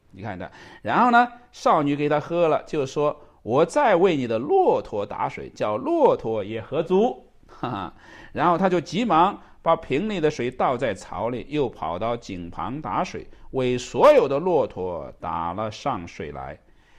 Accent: Henan, China; 我们老家是在河南农村乡下。我们那个家乡是很土的

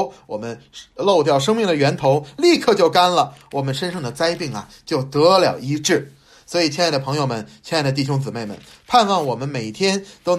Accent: China; 我们作为中国人，我们有孔孟的教训

